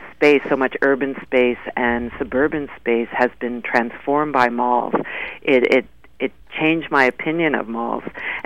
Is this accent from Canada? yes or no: yes; Toronto, Ontario, Canada; now in Montreal, Canada; growing up in the suburbs, I grew up just outside of Toronto in the suburbs, I spent every weekend of my youth in a shopping mall.